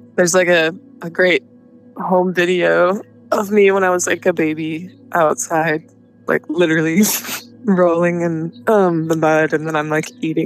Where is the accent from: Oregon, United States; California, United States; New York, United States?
Oregon, United States; No, I'm from like a small town down in southern Oregon. It's very rural. It's kind of a hellhole, honestly.